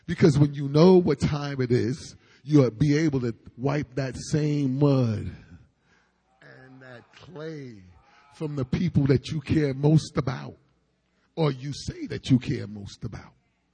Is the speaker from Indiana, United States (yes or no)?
no; New York, United States; I said, you know, I'm from New York.